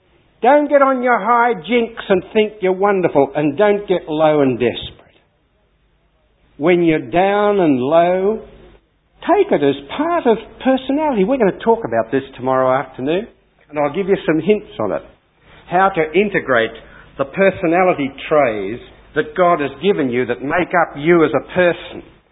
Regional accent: United Kingdom; "Oh, Sam," I said, "I'm British and Episcopalian, forgive my culture."

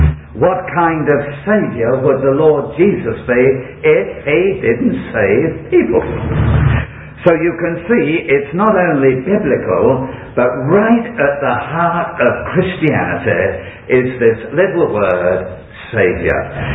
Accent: Bow, London, United Kingdom; I came originally from Bow in London.

